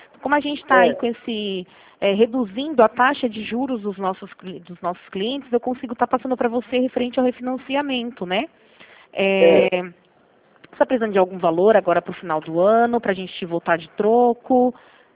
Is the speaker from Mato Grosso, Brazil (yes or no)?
no; Rio Claro, São Paulo, Brazil; eu sou daqui mesmo de Rio Claro